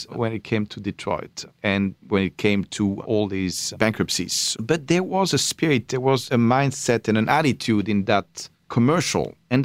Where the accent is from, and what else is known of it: Paris, Île-de-France, France; born or raised there